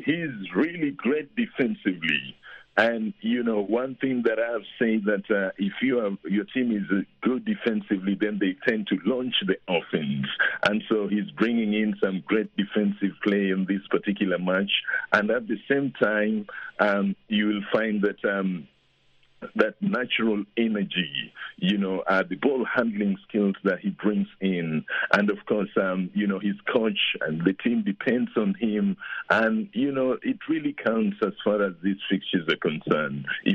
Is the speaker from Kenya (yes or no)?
yes; Kenya; Since I'm from Kenya, East Africa.